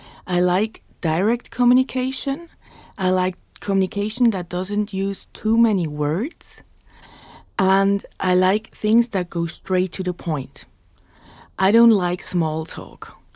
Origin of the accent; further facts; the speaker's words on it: Switzerland; first language Swiss German; English is a second language; English is not my mother tongue. It's Swiss German and German.